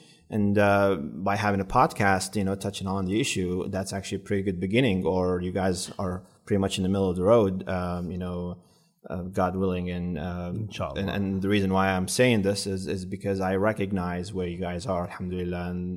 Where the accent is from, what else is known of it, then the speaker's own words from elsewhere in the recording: Syria; moved away as an adult; now in United States; I grew up in Syria. Actually, I was born and raised in Syria, and I came here to the U.S. when I was 19.